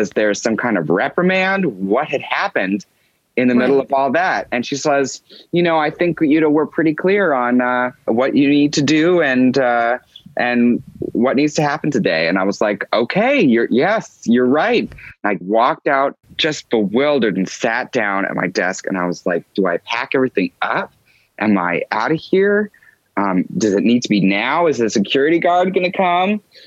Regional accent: Seattle, Washington, United States; I grew up in Seattle and I was not a wild kid.

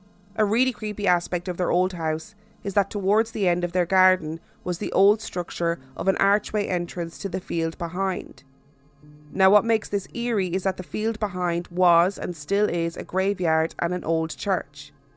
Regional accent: Bristol, South West England, United Kingdom; an area not far from my hometown of Bristol in the UK.

